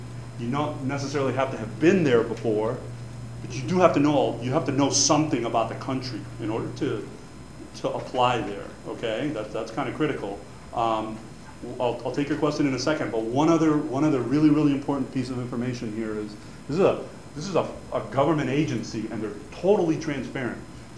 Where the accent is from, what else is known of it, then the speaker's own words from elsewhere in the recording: Cuba; born there; first language Spanish; English is a second language; I was born in Cuba. I'm a native speaker of Spanish.